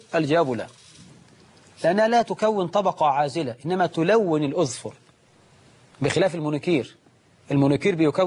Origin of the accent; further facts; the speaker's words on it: Egypt; طبعا النهاردة نقول الشباب عندنا في مصر أولم ولو بعصفورة